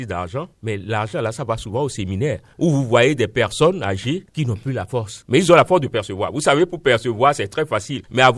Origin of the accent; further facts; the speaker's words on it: Benin; Donc, on ne prend pas au sérieux chez nous, au Bénin.